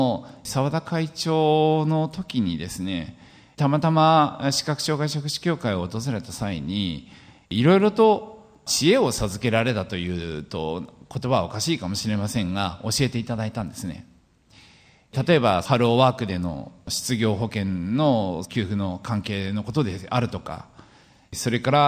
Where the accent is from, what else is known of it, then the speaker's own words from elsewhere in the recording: Hokkaido, Japan; 私はまあ道内出身 で、田舎でしたので、もちろん盲学校等はございませんでした。